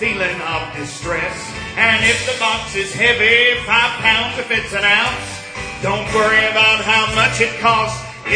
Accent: Hayes, North Carolina, United States; We're from Hayes, North Carolina. That's a suburb of Trap Hill. It says Hayes on both sides of the sign. So we live in a little small town.

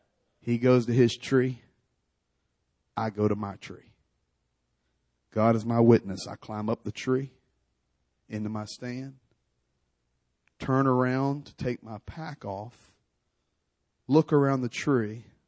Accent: Lynchburg, Virginia, United States; I'm from Virginia originally. I do a lot of bow hunting down in Farmville, Virginia area. Buckingham County, Appomattox County. I was born in Lynchburg.

